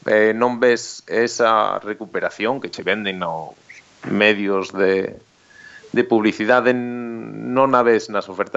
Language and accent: Galician; Galicia, Spain; now in Madrid, Spain; Eu son galego, eu para voltar para Madrid, porque me leva a ir a casa dun sitio ou do outro